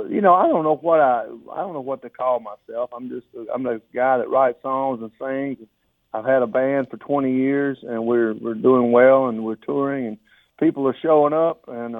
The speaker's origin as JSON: {"language": "English", "town": "Tupelo", "region": "Mississippi", "country": "United States", "tie": "born or raised there", "said": "Well, I grew up in Tupelo, Mississippi, which is the birthplace"}